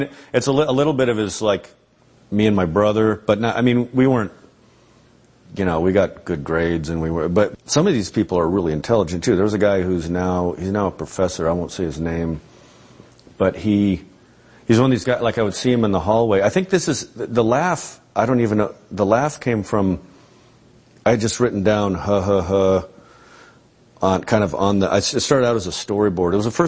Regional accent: Albuquerque, New Mexico, United States; born or raised there

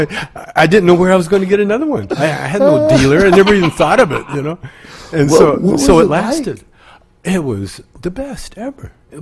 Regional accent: Calgary, Alberta, Canada; Yeah, I grew up in Calgary.

